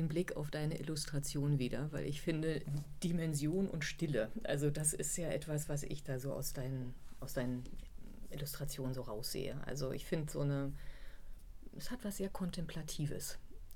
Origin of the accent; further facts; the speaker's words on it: Brandenburg, Germany; wenn man sich dann mit Brandenburg beschäftigt und sowieso unterwegs ist als Brandenburgerin